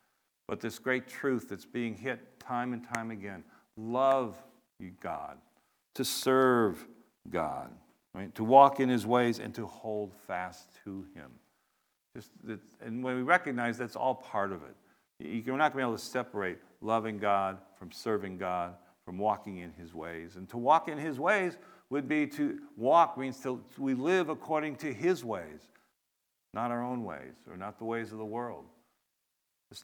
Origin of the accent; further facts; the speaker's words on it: Cleveland, Ohio, United States; now in Syracuse, United States; for me, I'm from Cleveland. They've never won a Super Bowl. So, unfortunately, I haven't remained that loyal to the Cleveland Browns. Living in Syracuse, I've sort of switched my loyalty to the Buffalo Bills